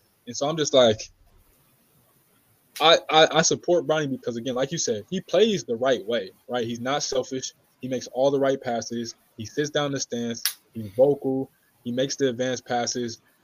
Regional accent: Inglewood, California, United States; I'm from Inglewood.

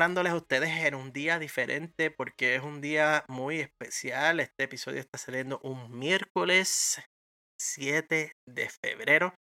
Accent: Puerto Rico; now in United States; Nosotros vivimos en Estados Unidos, pero los cuatro somos puertorriqueños.

